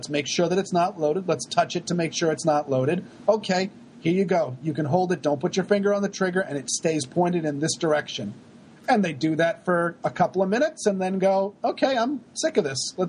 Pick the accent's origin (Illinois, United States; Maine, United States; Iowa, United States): Maine, United States; Cause I mean, I grew up in Maine.